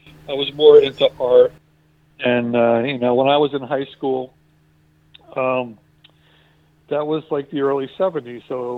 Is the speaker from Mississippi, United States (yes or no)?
no; Clifton, New Jersey, United States; No, I grew up in Clifton, New Jersey, which is like 10 minutes outside of New York City.